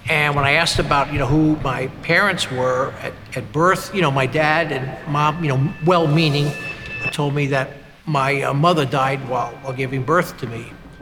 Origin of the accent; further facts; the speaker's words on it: Bronx, New York, United States; I mean, I grew up in the Bronx.